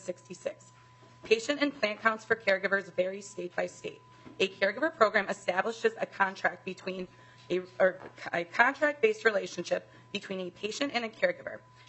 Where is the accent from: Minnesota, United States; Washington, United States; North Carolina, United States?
Minnesota, United States; the possibility of a caregiver program here in my home state of Minnesota.